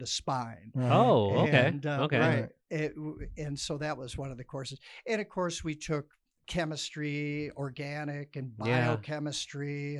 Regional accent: Chicago, Illinois, United States; now in Tucson, United States; So I had no clue. I'm from Chicago. It's flat.

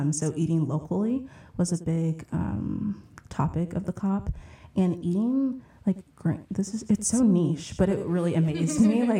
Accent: Dallas, Texas, United States; Like I'm from Texas, I'm from Dallas.

